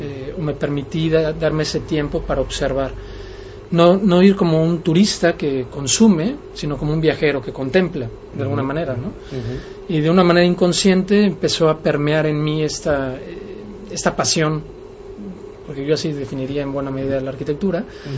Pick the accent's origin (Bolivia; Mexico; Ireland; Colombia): Mexico; Mexico City; yo soy de la Ciudad de México, viví mucho tiempo en provincia, en un entorno de mucha paz que me permitió pues adentrarme en muchos temas antes de tiempo. Posteriormente hago un viaje a Chicago, en donde decido estudiar arquitectura.